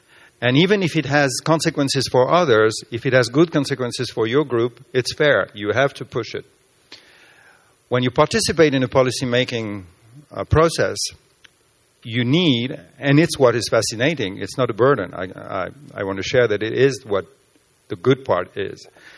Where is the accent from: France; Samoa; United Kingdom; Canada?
France; I come from France.